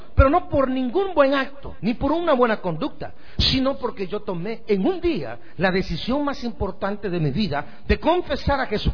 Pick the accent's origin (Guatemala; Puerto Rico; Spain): Guatemala; born there; de la ciudad capital de Guatemala hacia mi pueblo, y en lo que iba manejando, que son 73 kilómetros de distancia hasta el pueblo donde yo nací